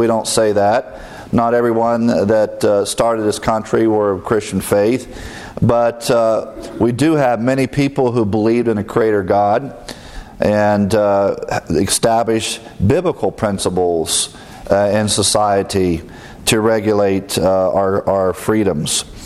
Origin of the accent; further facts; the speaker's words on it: Ohio, United States; did not allow anyone in those states to own slaves, including my home state of Ohio.